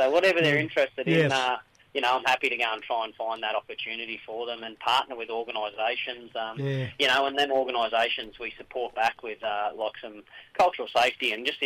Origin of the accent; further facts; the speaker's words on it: Hillston, New South Wales, Australia; now in Wodonga, Australia; I'm a proud Wiradjuri man. I'm from Hilston in central New South Wales there, and lucky enough to live down here on Albury Wodonga. I'm on the Wodonga side, so on Dutaroa country down here. Yeah, live around Wodonga way.